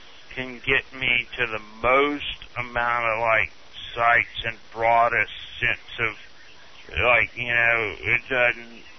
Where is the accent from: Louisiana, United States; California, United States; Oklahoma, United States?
Louisiana, United States; Baton Rouge; Like, in my hometown of Baton Rouge, they have a lot of competition. Like, that's a highly educated city, you know?